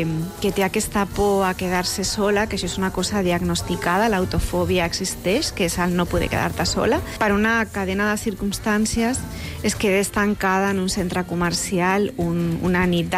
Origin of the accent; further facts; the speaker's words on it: Cornellà de Llobregat, Catalonia, Spain; quan vaig al barri on vaig créixer, que és a Sant Ildefons, a Cornellà